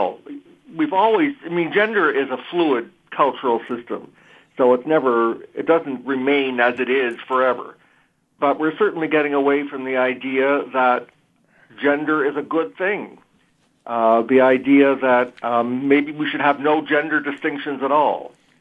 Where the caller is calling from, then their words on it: Montreal, Quebec, Canada; I'm calling from Montreal in Canada, and it's really cold up here.